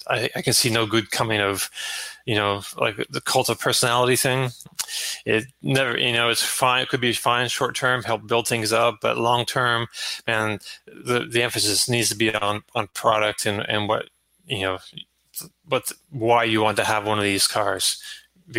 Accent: Canada; now in United States; I'm from Canada originally, and I've only been on the East Coast for the most part.

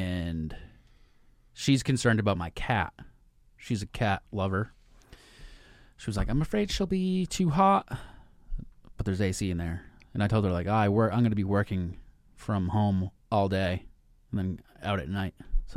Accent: Cape Cod, Massachusetts, United States; Growing up in the Cape Cod area, whenever there was an outdoor shower to be had, good stuff.

